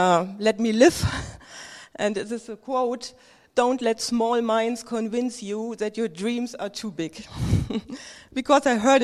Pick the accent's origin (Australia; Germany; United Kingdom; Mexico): Germany; English is a second language; I'm very concerned about my English, please. I'm from Germany, so I will gather all my English words I have.